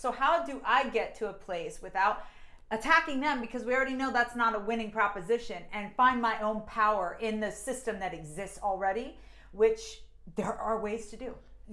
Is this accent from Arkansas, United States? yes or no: no; Pennsylvania, United States; There were ponds near where we lived at different like rental like developments, because I'm from Penn State, where there's just so many places for students to live off campus.